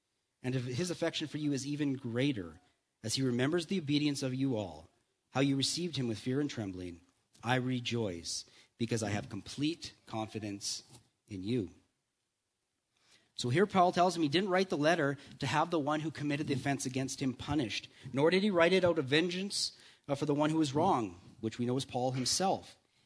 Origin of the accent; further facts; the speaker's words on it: Canada; And of course, being Canadian, rather than addressing it, we'd rather just stay up all night contemplating what we might have said